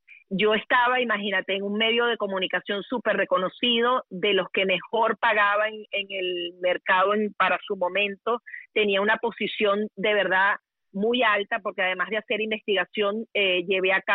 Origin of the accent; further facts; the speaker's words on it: Venezuela; yo soy más venezolana que una arepa